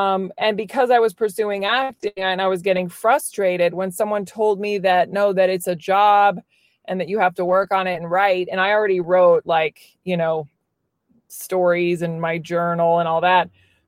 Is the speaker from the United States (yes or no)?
yes; Virginia, United States; moved away as an adult; Like I grew up in Virginia and I only knew stand-up through, like, I knew Seinfeld was a stand-up